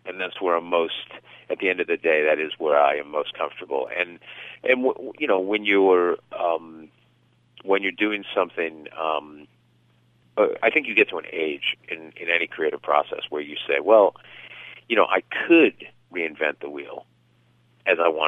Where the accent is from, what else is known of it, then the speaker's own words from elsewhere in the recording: Boston, Massachusetts, United States; when you talk about what it was like to grow up in sort of those neighborhoods and then step into Brahmin Boston